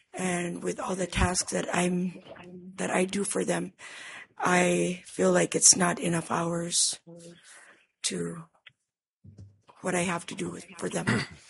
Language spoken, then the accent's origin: English; Shaktulik, Alaska, United States; I come from Shaktulik.